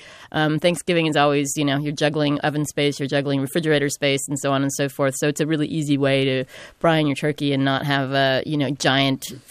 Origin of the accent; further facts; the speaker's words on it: California, United States; You know, when I was a kid growing up in the Central Valley, my grandfather had a big old charbroiler, and we used to put the turkeys on the rotisserie.